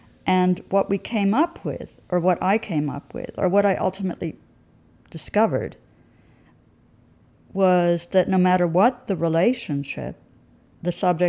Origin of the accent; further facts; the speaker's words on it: New York City, New York, United States; it had always occurred to me that as a New Yorker, the whole rest of the country, which is like an unknown factor.